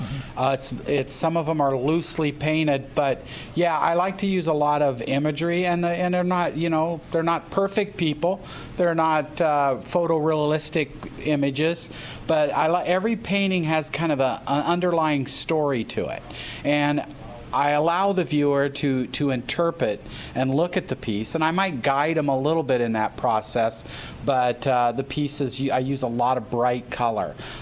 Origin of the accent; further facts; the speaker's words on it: Knoxville, Iowa, United States; now in Emmitsburg, United States; I live in Emmitsburg, Iowa. And that's about 3 hours away from here. But I was born and raised in Knoxville, graduated from Knoxville High School in 1981.